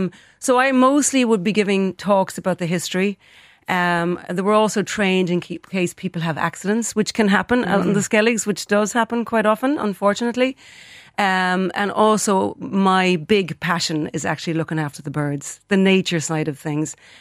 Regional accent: Wexford, Leinster, Ireland; moved away as an adult; now in Dingle, Ireland; I'm originally from Wexford, but I moved to Dingle about 32 years ago.

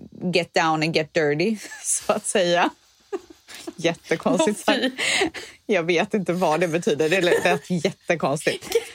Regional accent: Borås, Västra Götaland County, Sweden; Hon ägde ju en frisörsalong som heter Klick, som låg mitt i Borås. Och där har jag vuxit upp.

